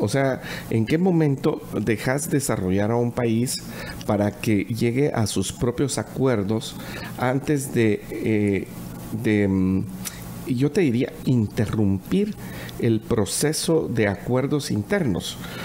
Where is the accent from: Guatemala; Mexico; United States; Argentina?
Guatemala; mientras tomamos esa decisión como guatemaltecos libres